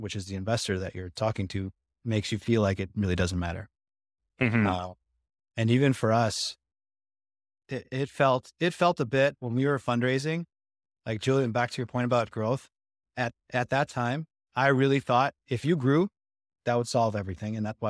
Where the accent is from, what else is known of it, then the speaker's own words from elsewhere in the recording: Canada; Basically we're coming from Canada.